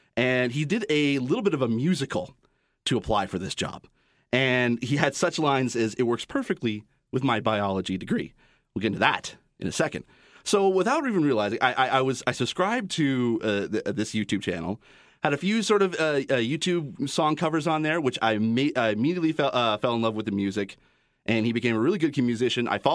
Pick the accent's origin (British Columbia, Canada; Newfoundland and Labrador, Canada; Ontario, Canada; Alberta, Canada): Ontario, Canada; St. Catharines; I grew up in the St. Catharines region, so I understand sort of the small town a little bit mentality.